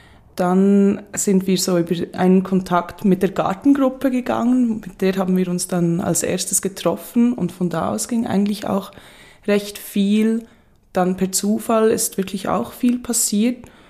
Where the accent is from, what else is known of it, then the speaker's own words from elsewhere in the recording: Bern, Switzerland; Also ich bin selbst auch in Bern aufgewachsen, aber an einem ganz anderen Ort.